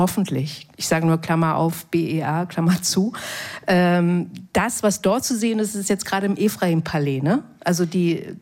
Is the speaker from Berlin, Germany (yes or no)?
yes; East Berlin, Berlin, Germany; ich bin in Ostberlin groß geworden